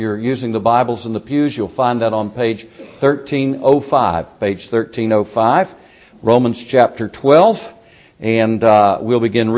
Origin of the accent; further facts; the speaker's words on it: Myrtle Beach, South Carolina, United States; and we were the second people in my hometown to ever buy one. We were the second people in Myrtle Beach, South Carolina, to buy a television set.